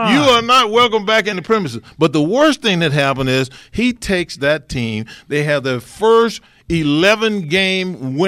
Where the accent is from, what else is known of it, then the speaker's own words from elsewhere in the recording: Mississippi, United States; That's my home state, Mississippi. I was never recruited to go to Ole Miss.